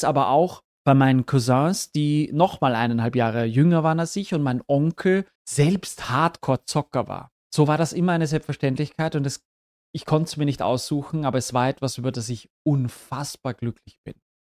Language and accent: German; Vienna, Austria; Wir hatten einen großen Wald bei uns. Wir haben im 14. Bezirk, wer Wien kennt, Steinhofgründe.